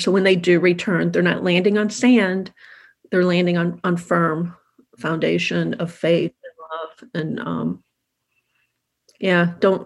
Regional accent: St. Louis, Missouri, United States; So St. Louis is my hometown

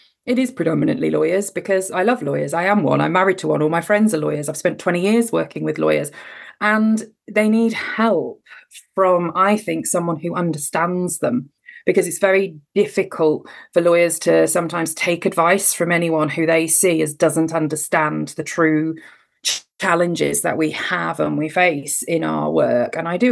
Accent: England, United Kingdom; accent: Cambridge; I got bullied for my accent because I lived in the north, but I'd been born in the south with a Cambridge accent, and living in the north, they didn't like that.

